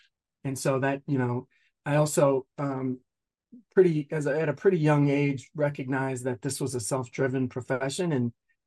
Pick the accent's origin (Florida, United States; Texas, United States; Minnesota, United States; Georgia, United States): Minnesota, United States; Minneapolis; My father's African-American, my mother's German and Native American. We grew up in Minneapolis. So I grew up without a father in the home.